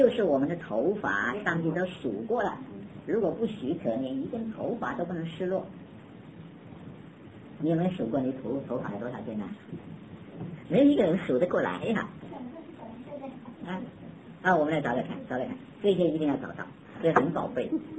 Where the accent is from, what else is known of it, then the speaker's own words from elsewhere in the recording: China; 我们中国人一句话，煮熟了的鸭子就飞掉